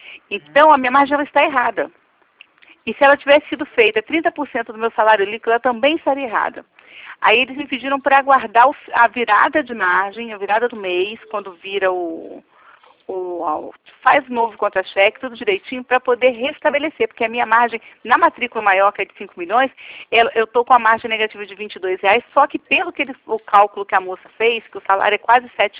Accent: Volta Redonda, Rio de Janeiro, Brazil; Não, eu sou de Volta Redonda.

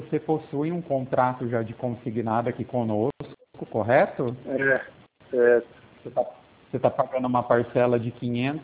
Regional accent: Pirassununga, São Paulo, Brazil; Eu sou de Pirassununga

